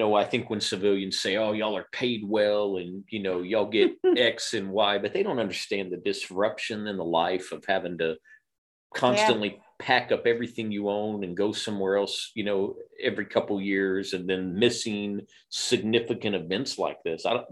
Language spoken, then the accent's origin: English; Lawton, Oklahoma, United States; I grew up in Lawton, Oklahoma. Fort Sill is there, and I used to watch Chinooks fly in and out of Fort Sill all the time.